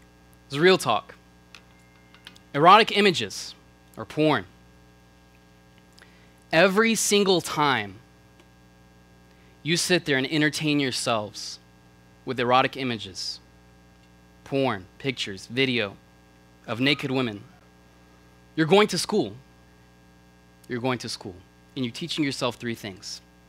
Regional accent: Georgia, United States; So I'm from Georgia, for all you southern people

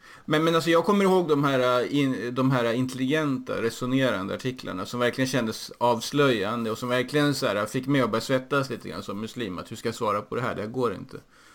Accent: Sweden; Och jag som svensk, jag var ovan vid den typen av tänkande.

